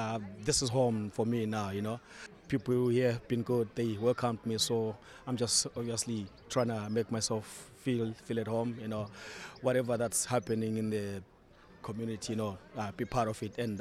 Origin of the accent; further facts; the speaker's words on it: Zimbabwe; now in Waterford, Ireland; So I'm from Zimbabwe.